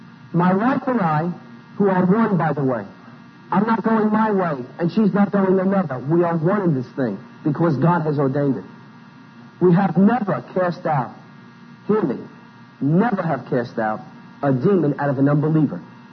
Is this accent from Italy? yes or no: yes; Italy; Howdy is Italian, and you can tell from my accent I'm not from Mississippi.